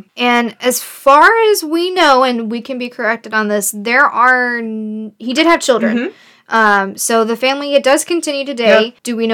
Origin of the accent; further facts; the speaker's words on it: Lubbock, Texas, United States; I'm from Lubbock, Texas, and we've had a tornado.